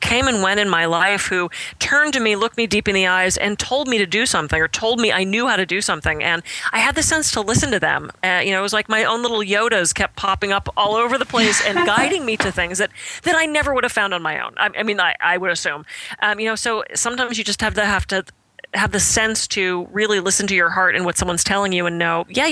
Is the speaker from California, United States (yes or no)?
no; Pittsburgh, Pennsylvania, United States; I grew up in Pittsburgh, only child, daughter of a dad that wanted a son, very competitive, very type A.